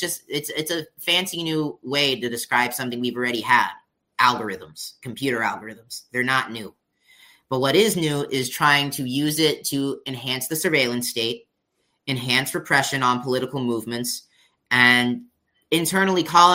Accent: Puerto Rico; say where I'm from Puerto Rico

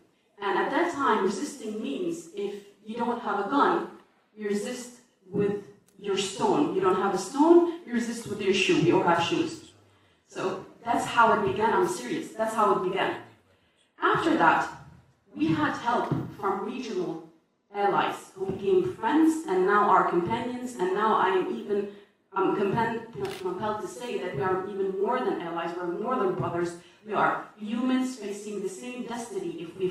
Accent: South Governorate, Lebanon; because I'm from South Lebanon and I'm proud of it.

